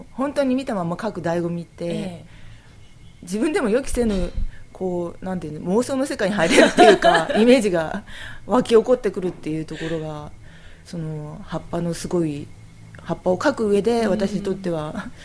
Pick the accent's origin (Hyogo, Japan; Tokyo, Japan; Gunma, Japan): Gunma, Japan; Takasaki; 生まれ育った群馬県高崎市の私のふるさと